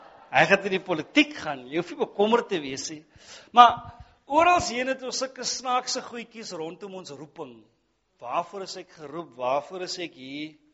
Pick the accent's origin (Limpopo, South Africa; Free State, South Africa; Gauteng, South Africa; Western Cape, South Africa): Western Cape, South Africa; Worcester; ek is van Woester, oorspronkelijk daar